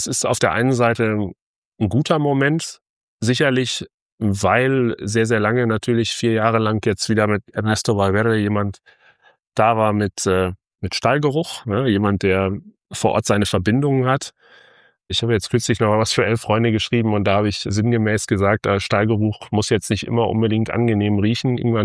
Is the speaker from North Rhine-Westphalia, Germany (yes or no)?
yes; North Rhine-Westphalia, Germany; Ich habe in Heidelberg studiert. Ich bin selbst aus dem Münsterland, aber ich habe in Heidelberg studiert